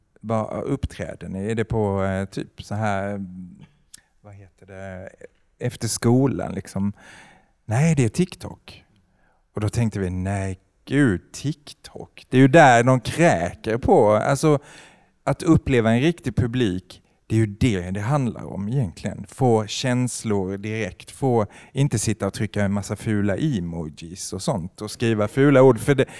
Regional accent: Malmö, Skåne, Sweden; Alltså, vi kommer ju från Malmö och älskar Malmö för dess mångkultur.

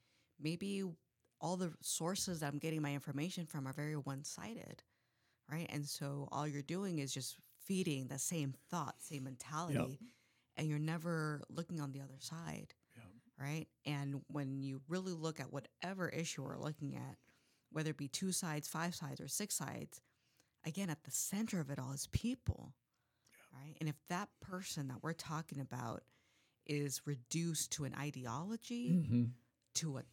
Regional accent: California, United States; And yes, we're in Sacramento, but I've always been a Warriors fan. I grew up in the Bay Area.

